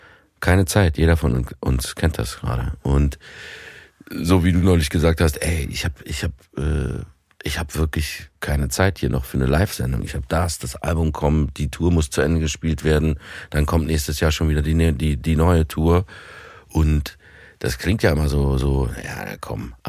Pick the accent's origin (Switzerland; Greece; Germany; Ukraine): Switzerland; accent: Swiss German